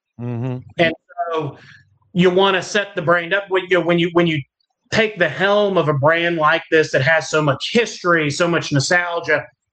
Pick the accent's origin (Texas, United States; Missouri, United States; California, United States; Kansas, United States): Texas, United States; Dickinson; And then I grew up in Dickinson, right? So between Dickinson, Galveston, Houston, that's kind of, I've always been here. Except for a short stint in second grade, we were in New Orleans